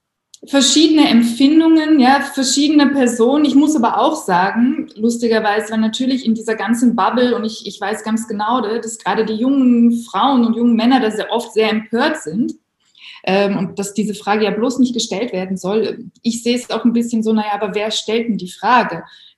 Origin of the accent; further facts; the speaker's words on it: Germany; weil ich bin aus Deutschland, ich fühle mich immer deutsch